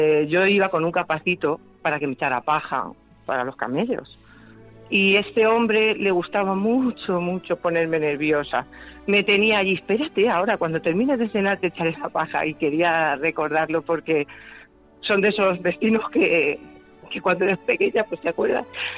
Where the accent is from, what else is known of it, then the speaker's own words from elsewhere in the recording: Almansa, Castilla-La Mancha, Spain; Yo soy de Almansa